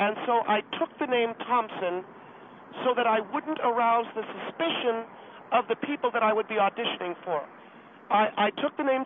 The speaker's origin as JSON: {"language": "English", "country": "Spain", "said": "No, not Mexico. There's a very big difference. We are Castilian Spanish. We are from Spain."}